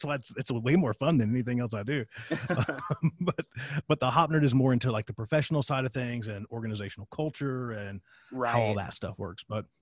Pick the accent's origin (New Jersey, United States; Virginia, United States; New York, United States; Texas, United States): Virginia, United States; the problem that I have when I tell people that I'm from Virginia is they're very quick.